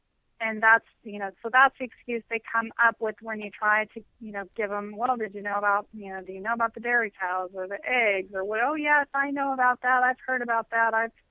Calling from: Sacramento, California, United States; I'm in Sacramento.

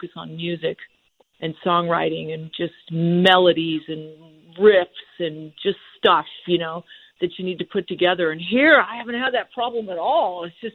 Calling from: Arizona, United States; I'm joining you from the Arizona desert.

